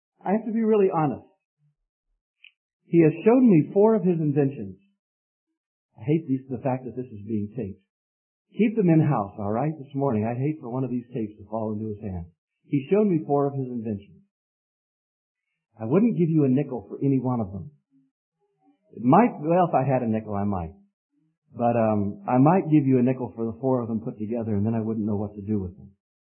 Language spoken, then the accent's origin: English; Pennsylvania, United States; Our little gospel hall where I was raised in Pennsylvania and in which I was saved, there were swinging doors in the back and they were solid wood.